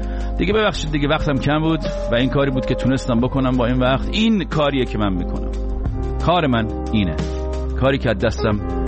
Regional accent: Iran; ما چه گناهی کردیم تو ایرانی شدیم، تو اون کشور دنیا آمدیم؟

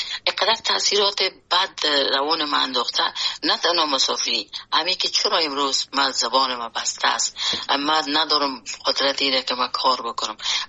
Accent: Afghanistan; born or raised there; moved away

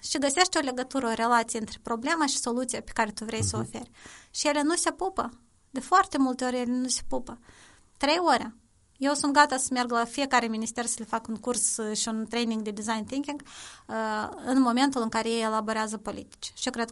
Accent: Moldova; noi ca și moldoveni gândim în termeni foarte mici. La noi până și lingura este linguriță

